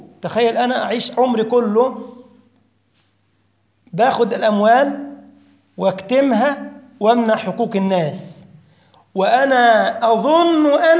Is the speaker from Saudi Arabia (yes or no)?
no; Egypt; احنا عندنا في مصر أقل تذكرة ب 400 يورو